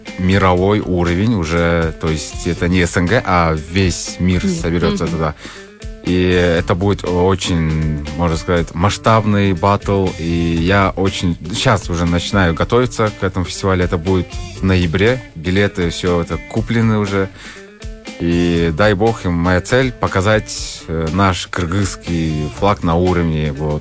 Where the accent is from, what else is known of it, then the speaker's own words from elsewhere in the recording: Kyrgyzstan; Я первый кыргыз именно в этой батле